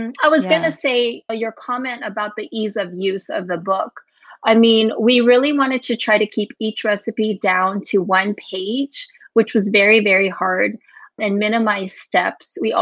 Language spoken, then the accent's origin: English; Guam; born there; You know, I was born on Guam.